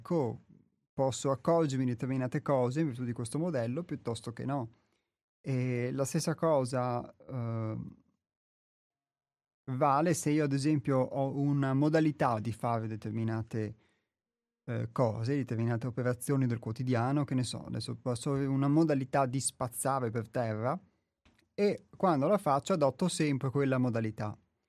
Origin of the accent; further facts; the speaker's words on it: Veneto, Italy; io sono veneto, quindi il fatto di essere veneti piuttosto che di un'altra regione o di un altro luogo del pianeta sicuramente ci influenza e ci condiziona